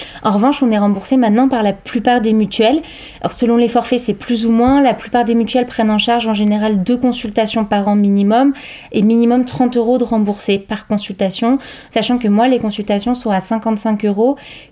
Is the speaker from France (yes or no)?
yes; Paris, Île-de-France, France; moved away as an adult; now in Aubusson, France; moi je suis creusoise d'origine, en tout cas ma famille est creusoise, mais j'ai grandi à Paris et fait mes études dans une école à Paris. Et je suis revenue en Creuse dès que j'ai été diplômée